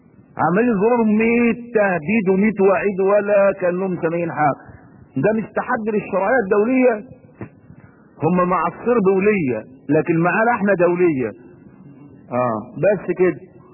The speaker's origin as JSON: {"language": "Arabic", "country": "Egypt", "said": "عشان يركب عندنا في مصر هنا"}